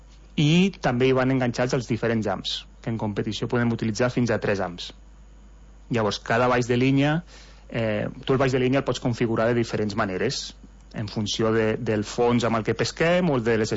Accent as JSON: {"language": "Catalan", "country": "Andorra", "tie": "born there", "said": "Jo sóc nascut a Andorra."}